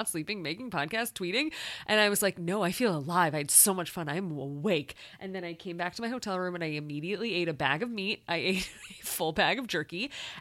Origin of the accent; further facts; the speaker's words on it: Chicago, Illinois, United States; as a Chicagoan and as a fan of a Chicago style hot dog